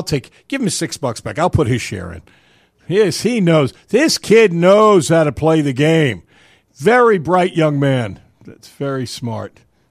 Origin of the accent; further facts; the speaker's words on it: Philadelphia, Pennsylvania, United States; I'm from Philly.